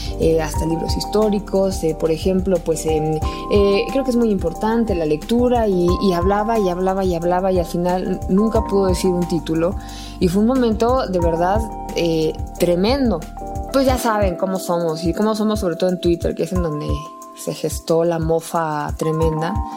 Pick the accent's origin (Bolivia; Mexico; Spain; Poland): Mexico; Guadalajara, Jalisco; now in Mexico City, Mexico; Ya quiero irme a mi pueblo, tengo muchas ganas de ir a Guadalajara